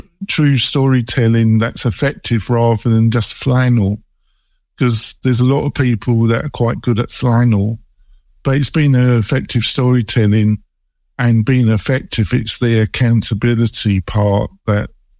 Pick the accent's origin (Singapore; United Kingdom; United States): United Kingdom; England; Well, there's no chance of that because I'm English for me, is there?